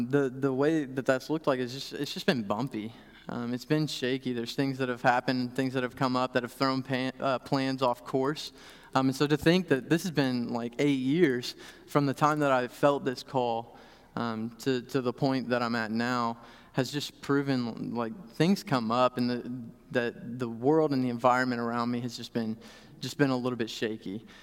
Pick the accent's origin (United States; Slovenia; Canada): United States; Shreveport, Louisiana; also born or lived in Norman, Oklahoma; So I grew up in Shreveport, Louisiana. That's where I felt that call. Spent some time in Norman, Oklahoma, helping plant a church there.